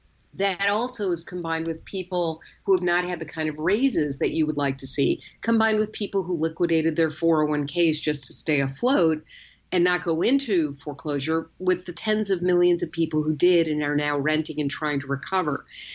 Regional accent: Chicago, Illinois, United States; I think you can look to my hometown of Chicago

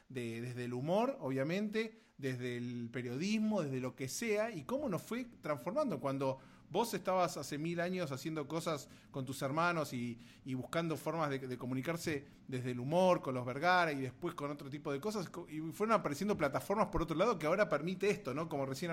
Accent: Argentina; moved away; me fui de Argentina hace relativamente poco

